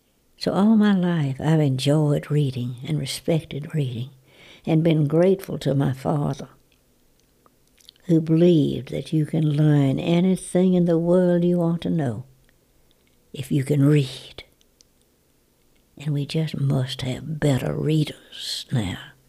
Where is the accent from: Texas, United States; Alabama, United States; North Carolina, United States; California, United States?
Alabama, United States; Thomasville; I never remember that rambling frame house I grew up in Thomasville, Alabama, was ever painted.